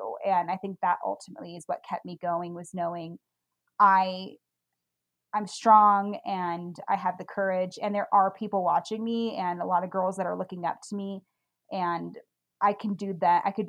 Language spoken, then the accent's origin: English; Reno, Nevada, United States; I'm from Reno, Nevada, which is a very small town, and I'm in a small community in that town.